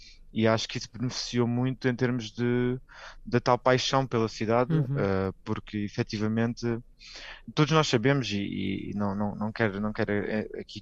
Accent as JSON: {"language": "Portuguese", "region": "Faro", "country": "Portugal", "tie": "born or raised there", "also_born_or_lived": "Lisbon", "said": "Eu sou natural de Faro, como a Alice disse, eu vivi anos em Lisboa"}